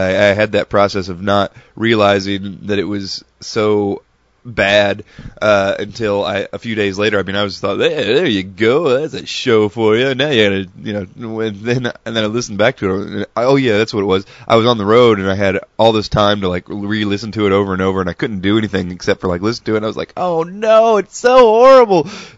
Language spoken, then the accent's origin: English; Tennessee, United States; Keep in mind, I'm from Tennessee, so we're you know, it's the big city to me.